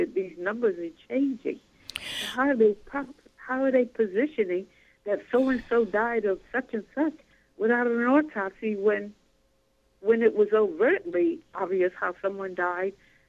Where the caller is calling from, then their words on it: New Jersey, United States; from Jersey.